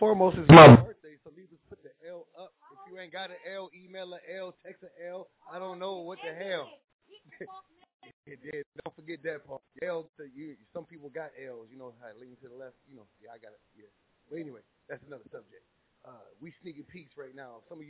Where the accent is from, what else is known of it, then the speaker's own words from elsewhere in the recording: New York, United States; also born or lived in Charlotte; now in Atlanta, United States; You know, I moved out here from Charlotte. You know, I'm from New York.